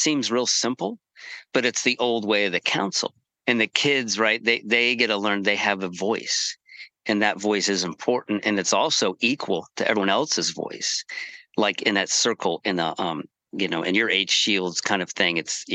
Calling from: Nevada City, California, United States; And I'm calling in from Nevada City. Beautiful day here near the Yuba River, and the manzanita flowers are blooming.

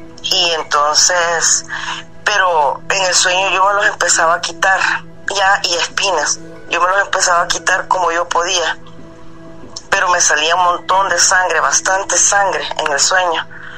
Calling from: England, United Kingdom; de Inglaterra.

